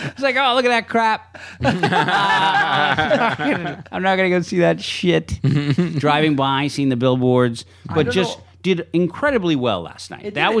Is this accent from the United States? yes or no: yes; San Francisco, California, United States; No, and again, born and raised in San Francisco, I have zero problem with gay.